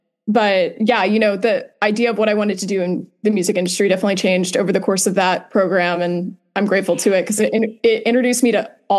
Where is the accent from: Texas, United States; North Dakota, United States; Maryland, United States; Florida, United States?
Texas, United States; Fort Worth; now in Los Angeles, United States; And I'm from Fort Worth, Texas originally, but now I live in Los Angeles.